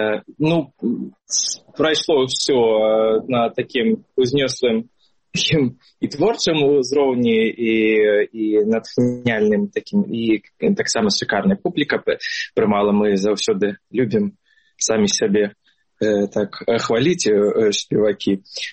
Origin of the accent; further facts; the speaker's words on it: Belarus; now in Montpellier, France; ми білоруси Монпельє будемо